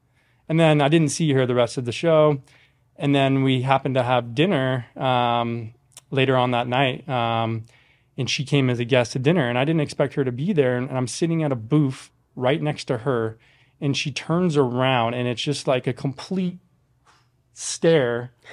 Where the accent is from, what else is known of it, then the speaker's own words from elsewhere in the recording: Encinitas, California, United States; also born or lived in Los Angeles; Well, I was born in Los Angeles, and I lived in LA until I was six, and then I relocated to San Diego, North County, San Diego. So I grew up in a town called Encinitas for my majority of my childhood.